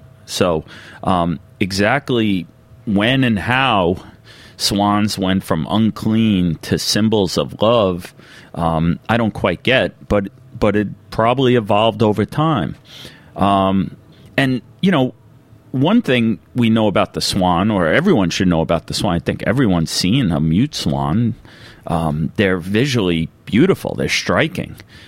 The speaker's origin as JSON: {"language": "English", "town": "Long Island", "region": "New York", "country": "United States", "tie": "born or raised there", "said": "I grew up and live on Long Island, New York."}